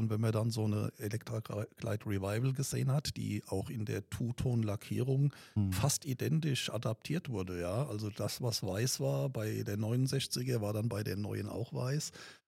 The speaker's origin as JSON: {"language": "German", "town": "Frankfurt", "region": "Hesse", "country": "Germany", "tie": "born or raised there", "said": "Bin ja in dieser Zeit hier aufgewachsen in Frankfurt"}